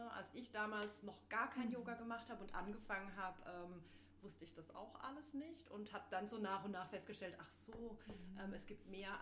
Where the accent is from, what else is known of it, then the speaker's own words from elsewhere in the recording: Offenburg, Baden-Württemberg, Germany; Ich komme aus Offenburg, lebe da im schönen Zellweierbach